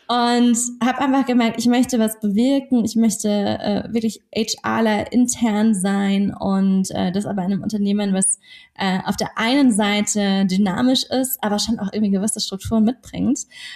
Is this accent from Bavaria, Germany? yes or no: yes; Munich, Bavaria, Germany; ich bin ein Münchner Kindel